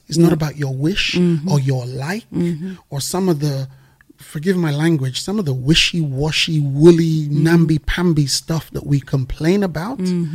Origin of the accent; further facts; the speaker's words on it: Nigeria; I'm Nigerian, you know.